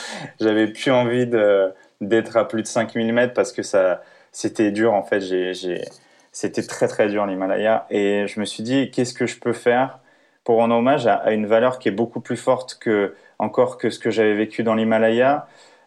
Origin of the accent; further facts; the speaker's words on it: Paris, Île-de-France, France; je viens de Paris.